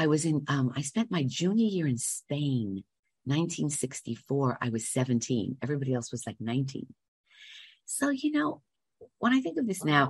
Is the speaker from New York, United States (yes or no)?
yes; Bronx, New York, United States; I'm from 174th Street and off the concourse and Walton Avenue.